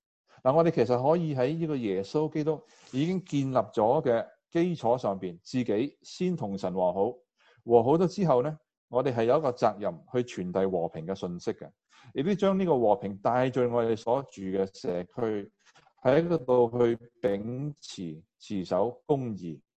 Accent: China; now in United States; 但是大部分我们作为中国人呢，仍然未曾去融入这个美国的生活和社会主流。

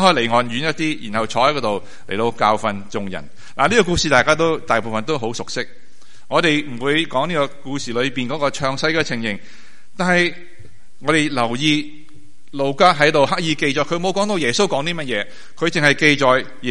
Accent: Guangdong, China; 特别我哋广东人咧，中意食鱼就多过中意钓鱼，啱唔啱啊？

